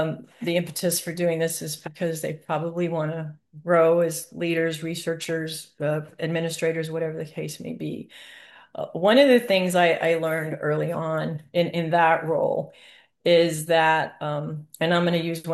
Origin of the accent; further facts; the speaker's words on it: Texas, United States; Well, I'm from Texas, and we don't go fast in Texas.